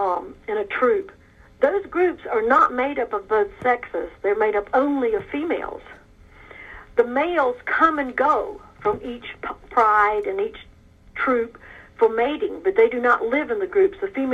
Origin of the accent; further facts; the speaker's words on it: Georgia, United States; Yes. I was raised in South Georgia, and my mother from a very young age would encourage me to go way out into the woods as far as I could go.